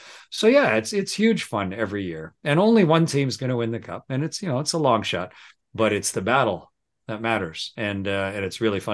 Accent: Ontario, Canada; moved away as an adult; Raised, born and raised in Southern Ontario, and with a family tie to the Leafs.

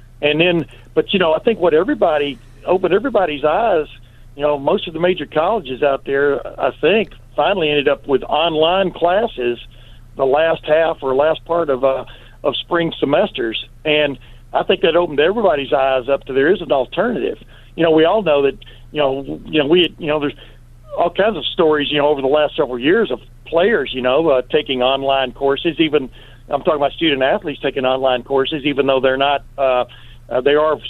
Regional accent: Alabama, United States; born there; like I've always been since I was born in Alabama

